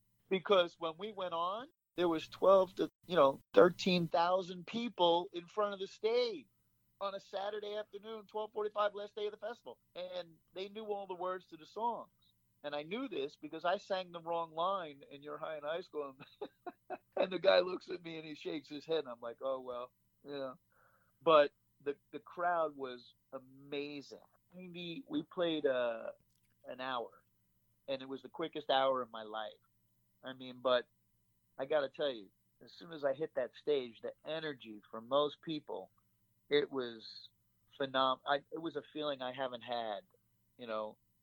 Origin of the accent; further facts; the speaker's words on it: New York, United States; Now, me being the New Yorker I am, I'm looking around for video cameras going, this is staged, right?